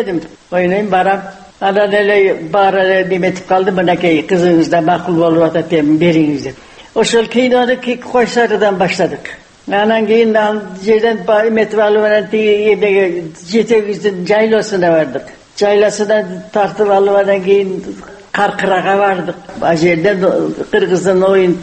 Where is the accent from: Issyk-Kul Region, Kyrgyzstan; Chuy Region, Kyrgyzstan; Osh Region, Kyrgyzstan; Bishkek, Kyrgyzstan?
Issyk-Kul Region, Kyrgyzstan; Karakol; Мен кичине кезимде Каракол шаарында туруп турабыз. Кытайдан качып кайра келгенден кийин ошо эмеде.